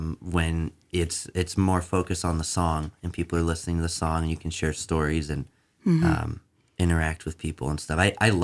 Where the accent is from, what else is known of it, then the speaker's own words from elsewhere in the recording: Louisville, Colorado, United States; I grew up in Louisville, which is just east of Boulder, a few miles.